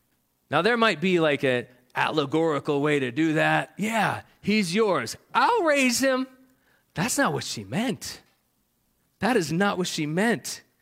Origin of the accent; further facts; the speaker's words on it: Vermont, United States; now in Berks County, United States; I have German ancestry. I grew up in Vermont, but I've lived in Berks County most of my life. So I am a German, New England, Pennsylvanian